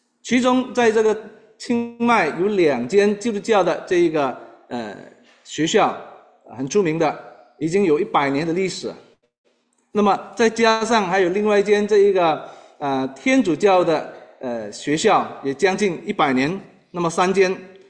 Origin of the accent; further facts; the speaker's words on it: Malaysia; 我是马来西亚人，这我很清楚。